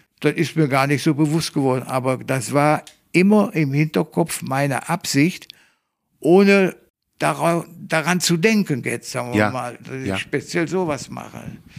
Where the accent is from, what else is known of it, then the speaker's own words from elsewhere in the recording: Oberhausen, North Rhine-Westphalia, Germany; Wir sind aus Oberhausen nie weg gewesen.